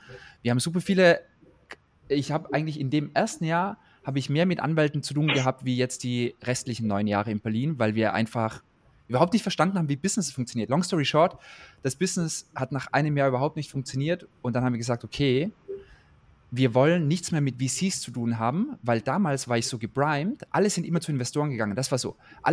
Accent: Tyrol, Austria; weil ich komme ja aus Tirol.

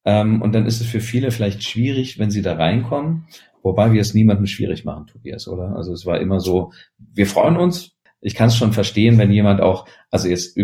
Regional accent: Berlin, Germany; Ich komme ja aus Berlin.

